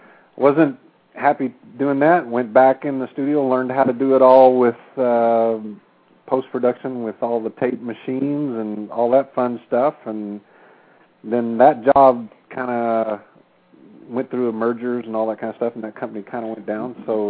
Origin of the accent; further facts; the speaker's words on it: Texas, United States; I'm from Texas, so I wanted to record